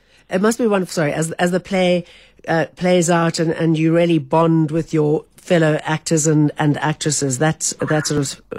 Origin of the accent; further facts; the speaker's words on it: Sasolburg, Free State, South Africa; You know, I grew up in Sasselburg, and there was the most amazing theater there.